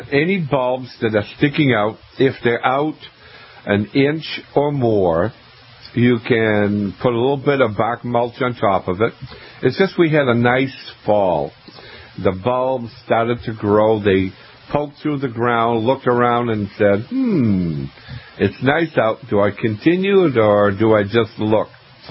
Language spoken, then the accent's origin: English; New England, United States; So I'm from New England. So when the Red Sox come to Fenway Park in Boston and play their first game, I go outside and I cut back all of my roses.